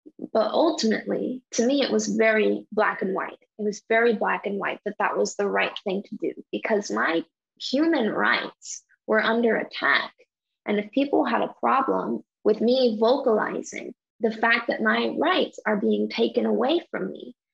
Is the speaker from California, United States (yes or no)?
no; Dallas, Texas, United States; a nonprofit here in my hometown, Dallas, Texas